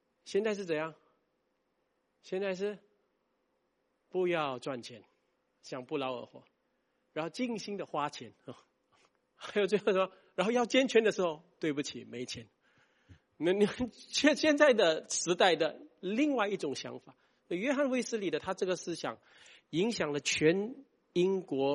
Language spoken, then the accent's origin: Chinese; Singapore; 我们新加坡人怕饿死吗？